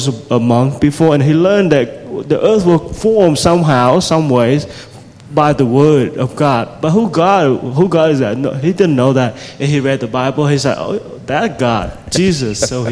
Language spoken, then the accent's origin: English; Siem Reap, Cambodia; Siem Reap is my hometown, and one of the villages that we are ministering to is my hometown.